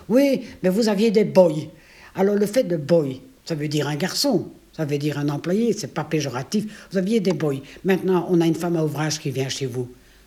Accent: Belgium; Le Congo, ce sont mes racines. Et c'est plus fort que moi. Je suis belge, mais une partie de mon corps est congolaise. De mon corps et de mon cœur, évidemment.

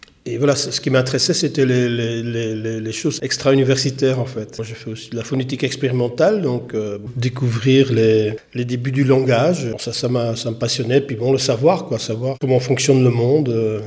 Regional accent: Harelbeke, Flanders, Belgium; je suis de Harlebeek, en Flandre occidentale.

